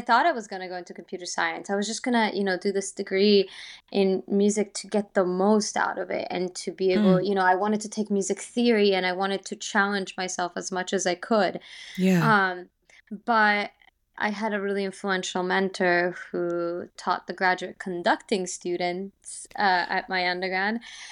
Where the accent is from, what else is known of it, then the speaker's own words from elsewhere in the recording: Florence, Tuscany, Italy; growing up in Florence, you're surrounded by... Yeah. visual art and architecture all the time.